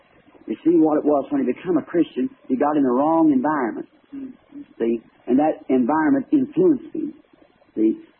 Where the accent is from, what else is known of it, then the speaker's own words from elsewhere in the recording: the South, United States; I'm a Southerner.